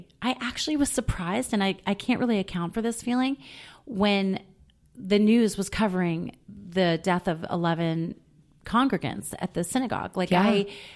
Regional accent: New York, United States; now in Seattle, United States; And so I live in Seattle. I'm not from Pittsburgh. I'm from New York.

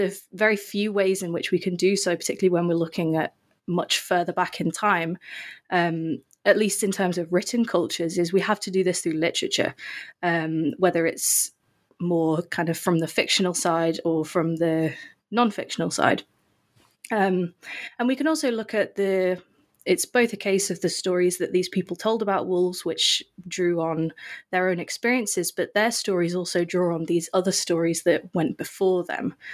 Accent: England, United Kingdom; Okay, so I'm from England. As you said, I did my PhD in at St. Andrews in Scotland.

